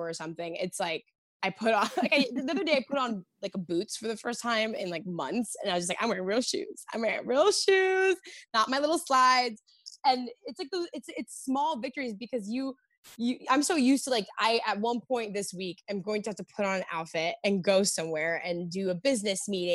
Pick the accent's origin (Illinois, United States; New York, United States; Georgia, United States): New York, United States; I like growing up in New York, it's like perfection was like, if you're perfect looking, like we're going to bully you.